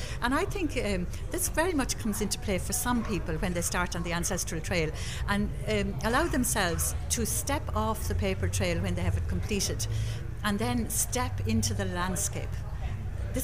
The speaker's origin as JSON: {"language": "English", "region": "Westmeath", "country": "Ireland", "tie": "born there", "said": "I was born in the Midlands of Ireland. I was born in Westmeath, right in the centre of an area that sent people to Argentina in the 19th century."}